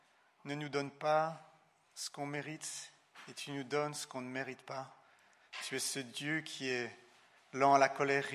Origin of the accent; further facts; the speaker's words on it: Switzerland; Alors qu'on pourrait dire, en tant que bon Suisse, c'est pas très sage.